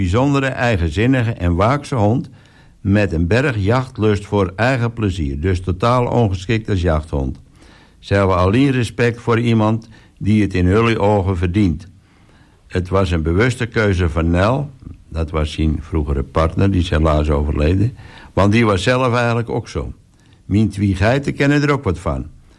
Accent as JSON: {"language": "Dutch", "town": "Barsingerhorn", "region": "North Holland", "country": "Netherlands", "said": "Ik kom uit Barsingerhoren, vlak bij de West-Friese omringdiek, Oud-West-Friesland. Met in die tijd nog herkenbare vormen uit de middeleeuwen in het landschap."}